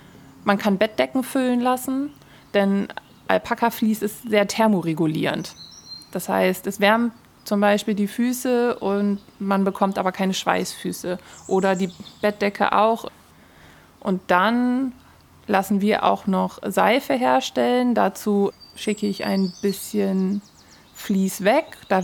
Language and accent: German; Lower Saxony, Germany; born there; Ich komme gebürtig aus der Wesermarsch. Meine Eltern haben da einen landwirtschaftlichen Betrieb.